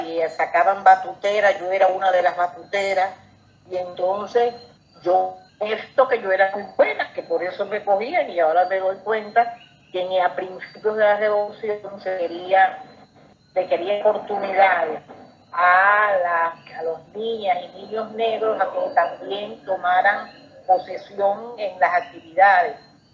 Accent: Holguín, Cuba; born there; also born or lived in Havana; Yo nací en Holguín. Y recuerdo que cuando pasé mi adolescencia y empecé a la universidad, cuando yo mostraba la foto del preuniversitario, yo era la única muchacha negra en el grupo del preuniversitario.

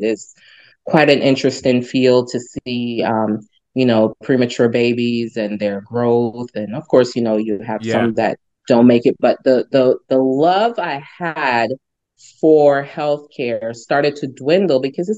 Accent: Jamaica; now in United States; But no, when I came here from Jamaica, of course, I had family members that were already here.

